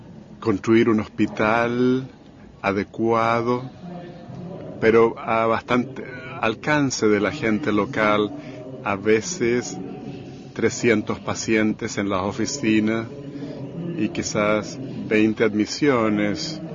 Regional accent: Canada; tenemos orgullo como canadiense

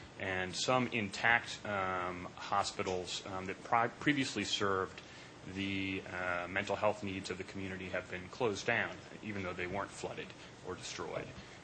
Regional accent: New Orleans, Louisiana, United States; I'm from New Orleans.

